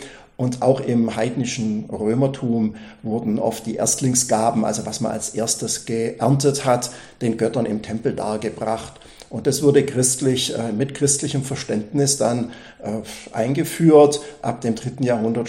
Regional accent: Baden-Württemberg, Germany; Ja, ich bin traditionell in Oberschwaben aufgewachsen

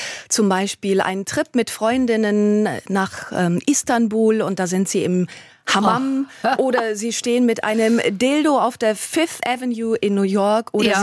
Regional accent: Brilon, North Rhine-Westphalia, Germany; born there; Ich darf das sagen, ich bin auch in Brilon geboren.

